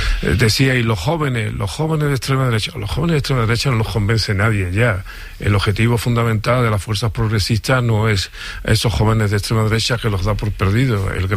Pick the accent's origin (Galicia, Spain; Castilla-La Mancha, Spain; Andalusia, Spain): Andalusia, Spain; recordando los de mi tierra, de Andalucía